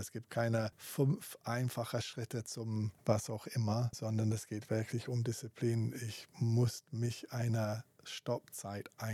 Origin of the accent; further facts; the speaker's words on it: England, United Kingdom; German is a second language; Ich bin Engländer und ich kenne mich gut